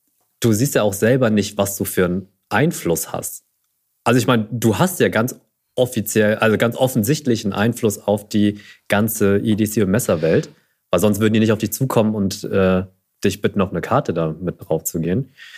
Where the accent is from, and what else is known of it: Germany